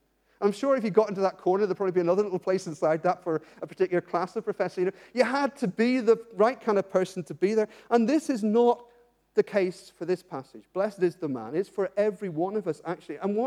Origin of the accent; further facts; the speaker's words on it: Ireland; I come from Ireland